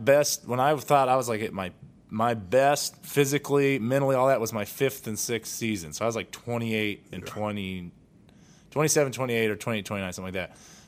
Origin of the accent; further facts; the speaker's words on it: Idaho, United States; And I'm like, I'm from Idaho, man. This is just not a fair match.